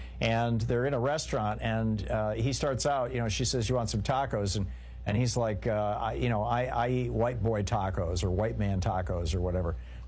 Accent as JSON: {"language": "English", "region": "Midwest", "country": "United States", "tie": "born or raised there", "said": "I grew up in the Midwest. He's right. You do not get spicy food in the Midwest."}